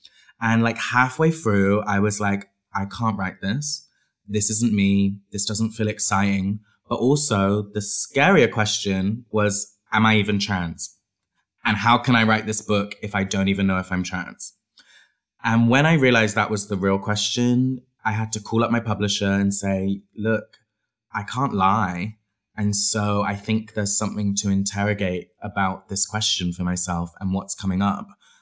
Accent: Bristol, South West England, United Kingdom; I grew up in Bristol in England, which for people that don't know, England is made up of more than just London.

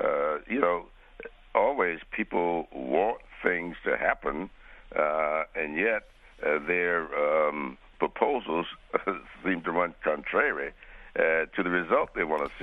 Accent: Columbia, South Carolina, United States; also born or lived in Sumter; Fort Jackson, as you know, is in Columbia, my hometown.

